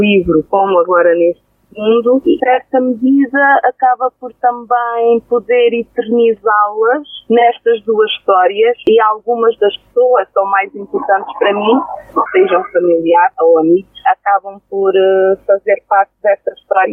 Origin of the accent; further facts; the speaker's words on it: Vergadinha, Portugal; Eu sou natural de Corujo, de uma aldeia pequena que é Vergadinha, e desde pequena eu gosto muito de ler.